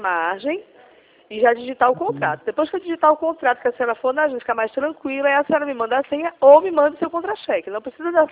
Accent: Recife, Pernambuco, Brazil; sou de Recife

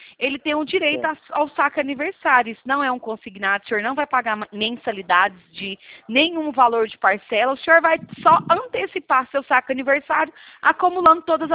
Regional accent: Edéia, Goiás, Brazil; Não, eu sou de Edéia, minha terra natal é Edéia.

